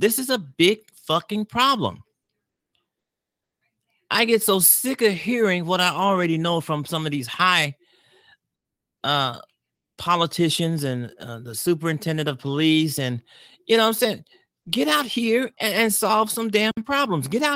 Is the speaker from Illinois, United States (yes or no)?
yes; Chicago, Illinois, United States; I focus on Chicago because I'm from Chicago and I actually broadcast and live here.